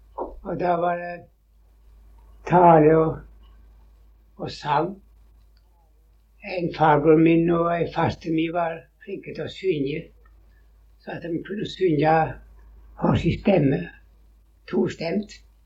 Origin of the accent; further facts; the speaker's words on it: Skjold, Rogaland, Norway; Prestgården hjemme i Skjold, over fjellet fra Ulvevne til prestgården var 5 kilometer å gå.